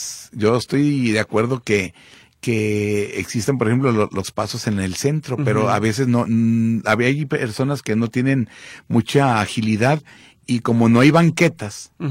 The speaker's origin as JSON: {"language": "Spanish", "country": "Mexico", "said": "Somos mexicanos, tenemos los mismos derechos."}